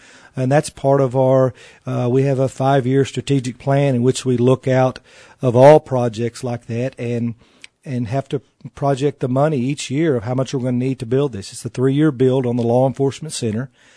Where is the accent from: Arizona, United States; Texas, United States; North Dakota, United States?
Texas, United States; Born and raised in Lubbock County, lived here 52 years. Love the people here.